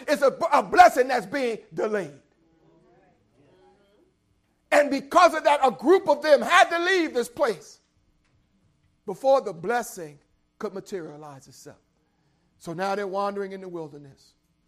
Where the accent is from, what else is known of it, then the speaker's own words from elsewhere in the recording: New Jersey, United States; But where I grew up in Jersey, like this time of year, we go outside and they tell you, boy, you got to be careful.